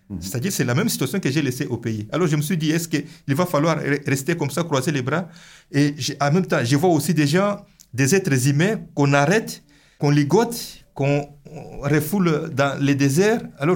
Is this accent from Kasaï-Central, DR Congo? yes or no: no; Mbuji-Mayi, Kasaï-Oriental, DR Congo; je viens de la ville d'Mbujmay. Mbujmay est connue comme une capitale mondiale du diamant